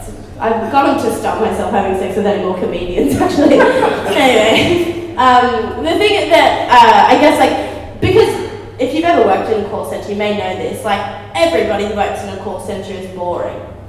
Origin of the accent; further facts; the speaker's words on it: Sydney, New South Wales, Australia; I'm originally from Sydney, but I do work full time in Sydney